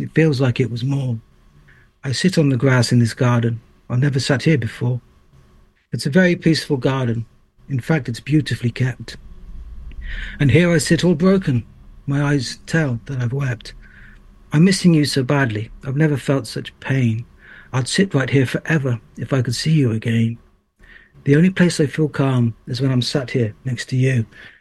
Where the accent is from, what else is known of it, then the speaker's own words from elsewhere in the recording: Trowbridge, South West England, United Kingdom; I am a poet from Trowbridge.